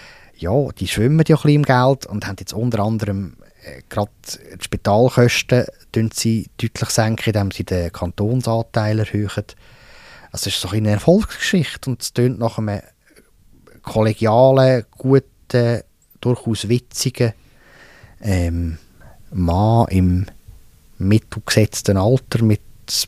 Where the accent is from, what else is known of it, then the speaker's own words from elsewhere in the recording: Lucerne, Switzerland; Ich kann für mich als Stadt Luzerner sagen, ich habe zum Kanton Zug praktisch keine Berührungspunkte.